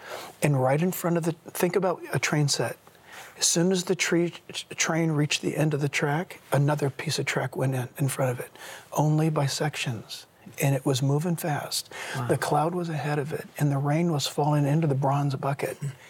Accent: Coronado, California, United States; born there; found my mom bleeding heavily, taken to the hospital, Sharps Memorial Hospital on Coronado Island. I was born on January 15th.

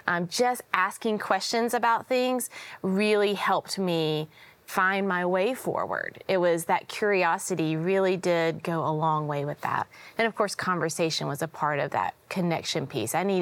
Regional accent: Tennessee, United States; also born or lived in Atlanta area; we had just moved from the Atlanta area to my hometown in Tennessee, and we had went from like city living to country living

